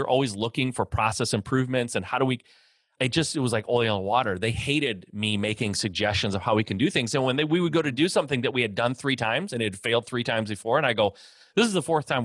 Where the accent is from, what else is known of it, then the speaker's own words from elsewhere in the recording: Michigan, United States; born there; Like I was born in the Midwest, Michigan, born into basically an automotive family.